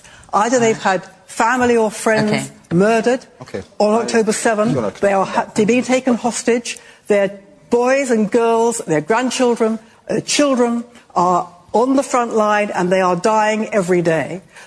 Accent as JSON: {"language": "English", "country": "United Kingdom", "lives_now": "Israel", "said": "I live mainly in Israel. I come here a great deal. I am British. I will always be British."}